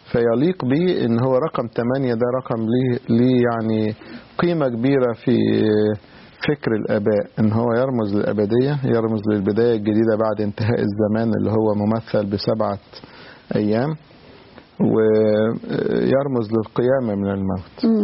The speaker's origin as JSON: {"language": "Arabic", "country": "Egypt"}